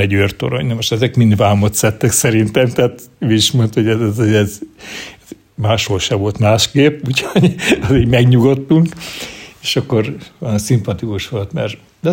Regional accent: Hungary; Magyarországról jöttem

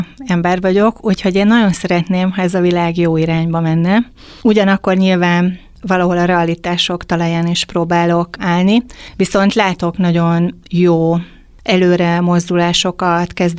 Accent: Veszprém, Veszprém County, Hungary; Én Veszprémben születtem, és ugye sokáig ott is éltem

